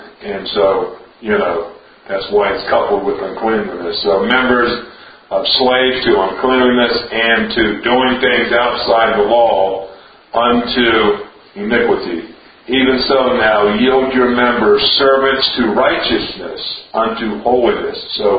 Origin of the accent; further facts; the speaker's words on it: United States; I'm an American, so, you know, most Americans don't know anything about suffering